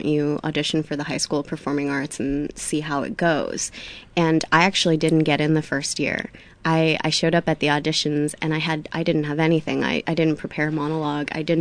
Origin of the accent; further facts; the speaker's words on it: Staten Island, New York, United States; I grew up in Staten Island. I went to private school. I was bullied. I was the only Chinese kid in the school.